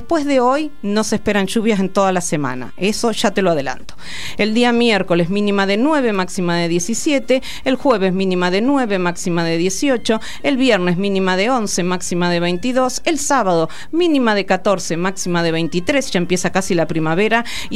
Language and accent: Spanish; Carlos Casares, Buenos Aires Province, Argentina; born there; Porque yo nací en Carlos Casares.